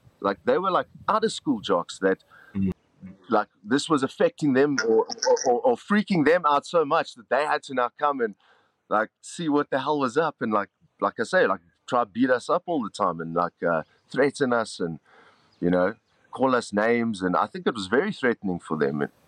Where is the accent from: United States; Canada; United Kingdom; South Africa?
South Africa; Rustenburg, North West; I mean, we grew up in Rustenburg